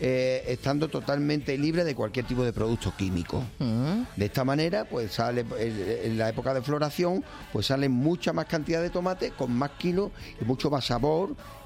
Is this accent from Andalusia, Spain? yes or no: yes; Los Palacios, Andalusia, Spain; en mi tierra, en los palacios, ahí es muy famoso el tomate.